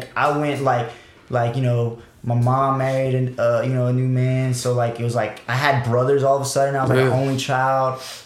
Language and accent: English; Kaplan, Louisiana, United States; I'm from Kaplan, man.